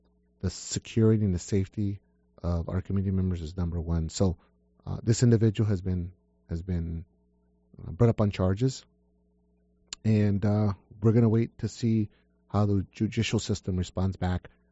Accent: United States; But I'm an American. At the end of the day, I'm an American.

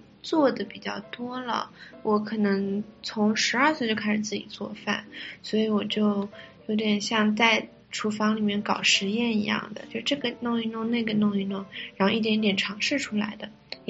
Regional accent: Shanghai, China; 因为我是上海人，所以我还是偏甜口的。

